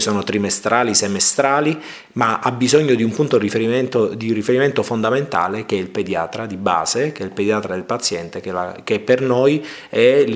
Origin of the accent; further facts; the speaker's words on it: Palermo, Sicily, Italy; now in Milan, Italy; Vi ricordo che io sono palermitano